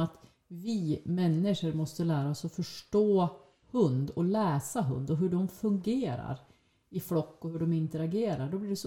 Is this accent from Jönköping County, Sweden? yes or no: no; Hallen, Jämtland County, Sweden; Nej, men jag är uppväxt i en by som heter Hallen, Jämtland. Där växte jag upp med min pappa, mamma och syskon.